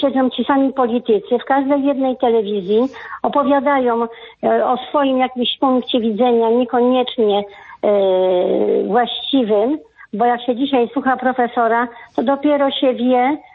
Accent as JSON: {"language": "Polish", "town": "Łódź", "region": "Łódź Voivodeship", "country": "Poland", "said": "Ja jestem też z Łodzi"}